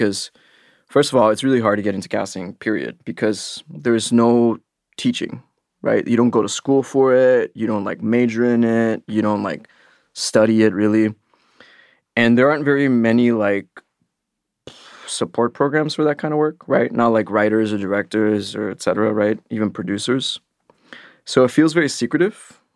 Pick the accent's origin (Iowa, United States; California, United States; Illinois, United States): California, United States; Los Angeles; I was born in Compton. I grew up in South Central LA. I went to school like 99% people of color.